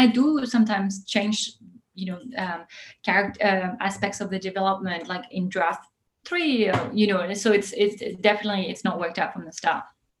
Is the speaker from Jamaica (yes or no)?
no; Île-de-France, France; I grew up outside Paris, about 40 minutes south, southeast. And I've always loved the city deeply. I've never lived there, but I've gone there many, many times